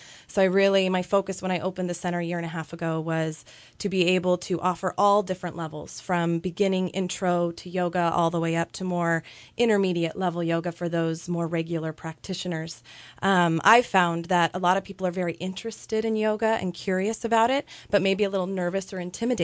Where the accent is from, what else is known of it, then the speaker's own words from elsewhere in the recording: Reading, United States; I grew up in Reading. I'm a Reading native, and out of high school went down to UCLA to study dance